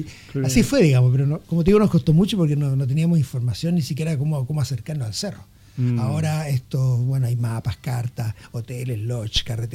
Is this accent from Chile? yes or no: yes; Osorno, Los Lagos, Chile; yo soy originario de Osorno, y en la zona Huilliche, que yo me crié en Osorno